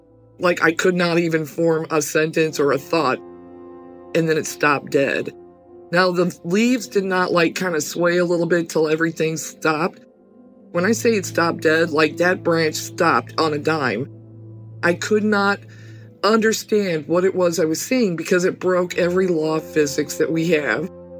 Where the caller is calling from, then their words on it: St. Louis, Missouri, United States; I'm calling from St. Louis, Missouri, and I have a couple stories for you.